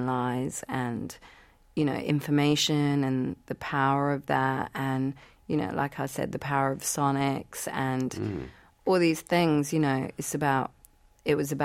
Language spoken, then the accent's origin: English; Sri Lanka; I'd heard the story when I was growing up in Sri Lanka, you know, when I was like 5, 6 years old.